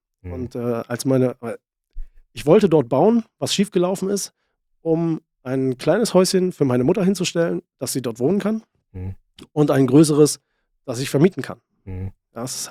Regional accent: Saxony-Anhalt, Germany; born there; ich komme ja gebürtig aus Sachsen-Anhalt von einem kleinen Dorf.

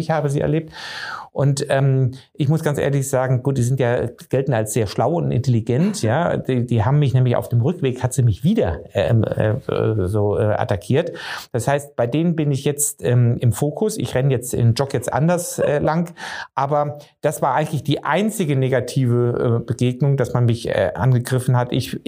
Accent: Bavaria, Germany

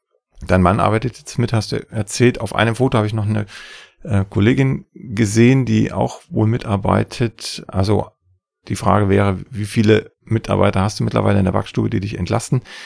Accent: Freiberg, Saxony, Germany; Meine Heimatstadt, ja.

